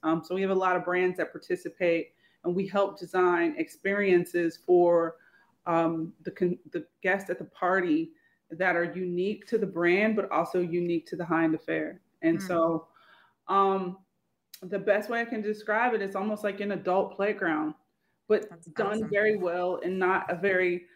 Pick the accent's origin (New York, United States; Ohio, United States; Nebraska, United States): Ohio, United States; Cincinnati; No, I am an Ohioan. I was born and raised in Cincinnati.